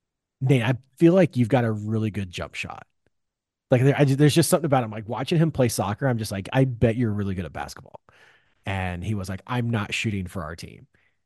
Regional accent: Indiana, United States; I was like, I'm from Indiana. Absolutely, I will be our scorer.

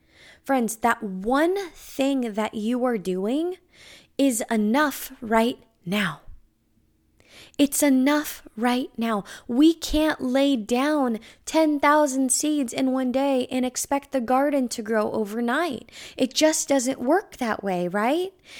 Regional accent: California, United States; I grew up in California, and specifically the East Bay, and where I'm from, surprisingly enough, you may not imagine this, but we have a ton of fields that surround my hometown.

